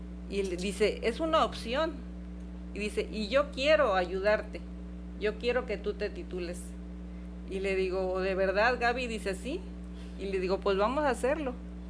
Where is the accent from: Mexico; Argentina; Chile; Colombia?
Mexico; Yautepec, Morelos; Yo soy de Yautepec.